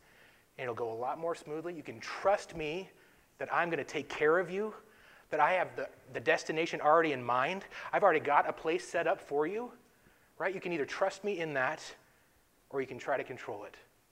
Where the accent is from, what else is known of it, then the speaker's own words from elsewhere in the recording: North Dakota, United States; And I grew up in North Dakota, and I was flying to Montana.